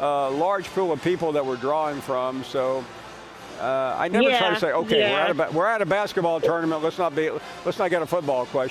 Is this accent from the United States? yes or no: yes; Memphis, Tennessee, United States; I grew up in Memphis. My family, we were devoted fans of the local team there.